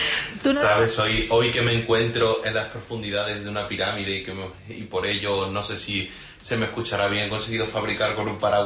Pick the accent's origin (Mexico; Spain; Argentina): Spain; Extremadura; como buenos extremeños que somos todos